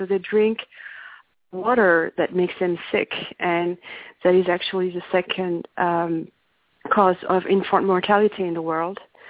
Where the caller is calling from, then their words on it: Paris, Île-de-France, France; It is 4 in the afternoon. I'm calling you from Paris.